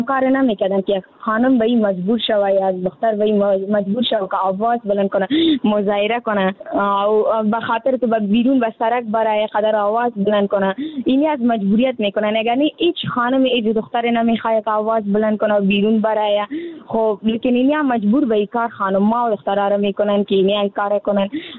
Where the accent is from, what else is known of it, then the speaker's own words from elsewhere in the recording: Afghanistan; در جامعه همه ما افغان هستیم